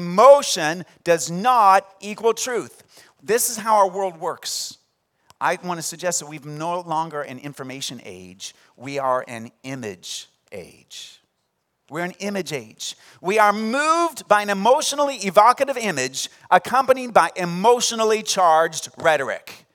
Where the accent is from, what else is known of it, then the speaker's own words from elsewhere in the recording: Missouri, United States; born there; moved away as an adult; See, I was born in Missouri, so I should be cheering for, back then it was the Cardinals or the Chiefs.